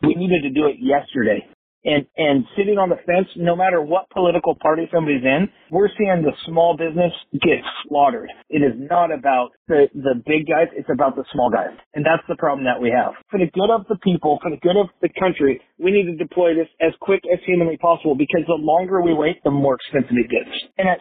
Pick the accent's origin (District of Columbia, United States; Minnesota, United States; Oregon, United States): Oregon, United States; Keizer; I grew up in Kaiser, and in Kaiser, the first team that I played on, I was sponsored by Ben's Rentals.